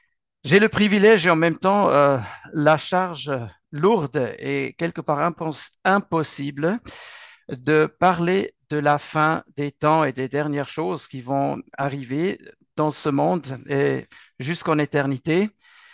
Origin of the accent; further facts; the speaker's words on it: Switzerland; first language German, Swiss German; French is a second language; Et vous entendez que ma langue maternelle n'est pas le français, mais l'allemand, respectivement le suisse-allemand.